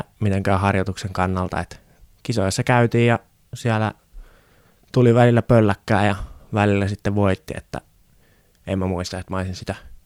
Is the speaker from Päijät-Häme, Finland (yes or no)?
yes; Nastola, Päijät-Häme, Finland; also born or lived in Lahti; mä oon syntynyt Lahdessa, mutta sitten me 3-4 vanhanta muutettiin Nastolaan